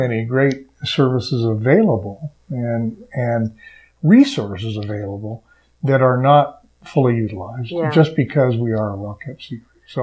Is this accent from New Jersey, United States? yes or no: no; California, United States; moved away as an adult; I am a refugee from California. I moved here over 15 years ago and came to start a second career teaching.